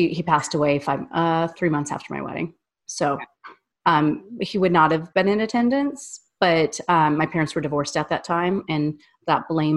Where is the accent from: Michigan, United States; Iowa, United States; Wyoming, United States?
Wyoming, United States; I'm from Wyoming. I grew up in a large family.